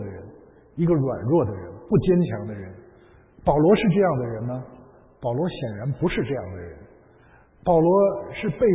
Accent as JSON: {"language": "Chinese", "region": "northern China", "country": "China", "said": "这个我是北方人，我不知道你们家乡的习俗怎么样"}